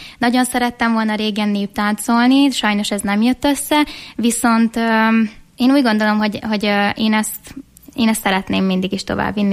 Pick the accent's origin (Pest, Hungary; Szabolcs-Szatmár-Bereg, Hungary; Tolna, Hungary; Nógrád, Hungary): Szabolcs-Szatmár-Bereg, Hungary; born there; amúgy én Szabolcs megyében születtem